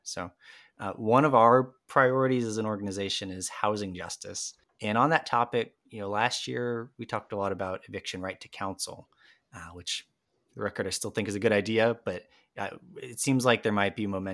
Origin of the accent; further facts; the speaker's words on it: South Carolina, United States; And even growing up in South Carolina, I think a lot of people didn't realize that, you know, Gullah Gullah Island is referring to real people in a real place.